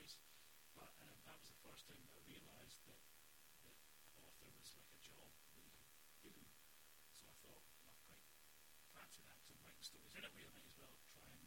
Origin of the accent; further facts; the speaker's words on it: Scotland, United Kingdom; Where I grew up in the Highlands, we never saw an author in school.